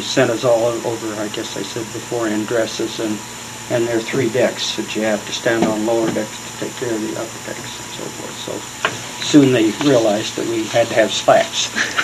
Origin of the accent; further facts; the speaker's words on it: Plattsmouth, Nebraska, United States; But he knew that someone from Plattsmouth, Nebraska was there.